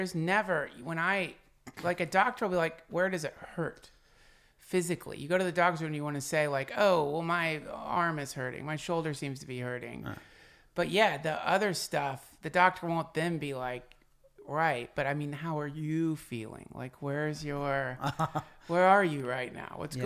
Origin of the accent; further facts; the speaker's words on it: North Carolina, United States; I came from North Carolina.